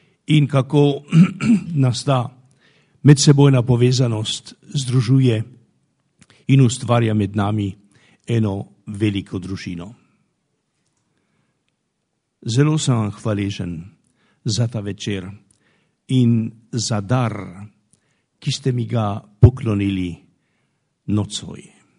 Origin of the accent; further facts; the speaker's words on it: Rodica, Upper Carniola, Slovenia; nocoj ste me potrdili v moji istovetnosti rodičana, Gorenca, Kranca, Slovenca in Evropejca